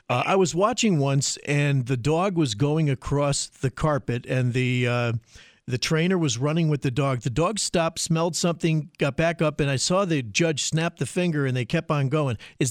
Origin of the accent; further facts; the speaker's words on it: New York, United States; I mean, I'm from New York, and I've seen that on television so many times.